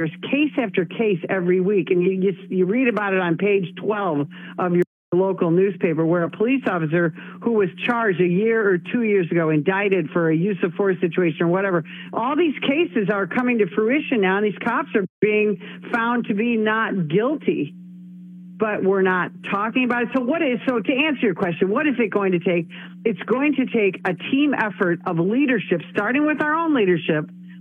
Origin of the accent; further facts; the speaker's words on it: Illinois, United States; I was born and raised in Illinois. Illinois, you know, we have a reputation for having a corrupt political system.